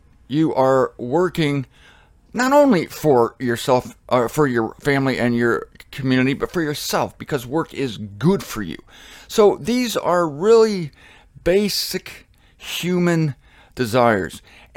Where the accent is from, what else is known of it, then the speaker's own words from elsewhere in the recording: Canton, Ohio, United States; I'm from Canton, Ohio. It's a city. I was raised in the suburbs, so my fingernails are clean.